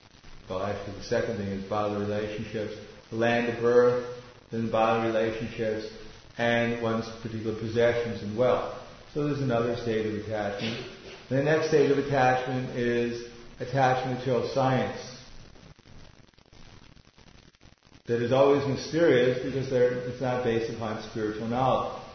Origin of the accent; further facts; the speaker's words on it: Belgium; born there; English is a second language; I was born in Belgium.